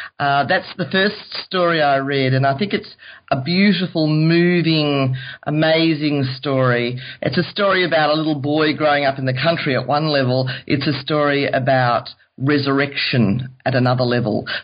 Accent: Australia; They replicate Australian, colloquial language, down-to-earth characters in settings that, as an Australian, one recognises.

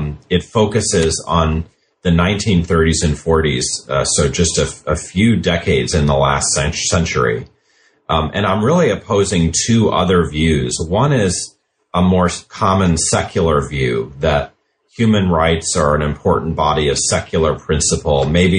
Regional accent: United States; I'm an American. I am a historian by training.

